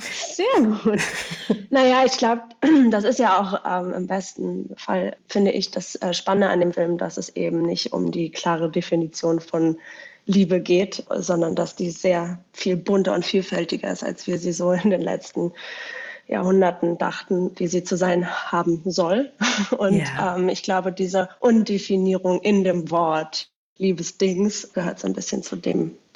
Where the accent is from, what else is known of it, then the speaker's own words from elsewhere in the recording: Berlin, Germany; ich bin richtige Berlinerin. Ich bin, glaube ich, auch eine von denen, die fast vom Aussterben bedroht sind, nämlich dritte Generation.